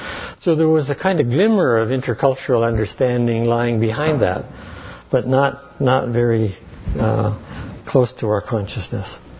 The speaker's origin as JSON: {"language": "English", "town": "Duhamel", "region": "Alberta", "country": "Canada", "tie": "born or raised there", "said": "what it was actually like growing up in Duhamel and going to school in New Norway."}